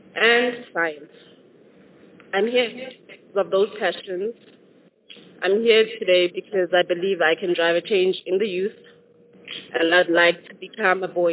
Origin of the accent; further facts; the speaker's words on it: Johannesburg, Gauteng, South Africa; I am from an area called Rosettenville, that is in the south of Johannesburg, born and bred in Johannesburg.